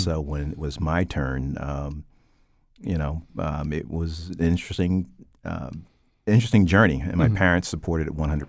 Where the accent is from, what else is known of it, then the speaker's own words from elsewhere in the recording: Stamford, Connecticut, United States; I grew up in Stamford, Connecticut on the west side.